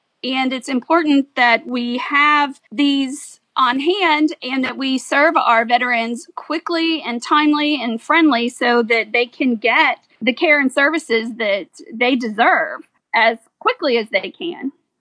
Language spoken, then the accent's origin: English; Kentucky, United States; Well, I grew up in Kentucky, halfway between Cincinnati and Lexington.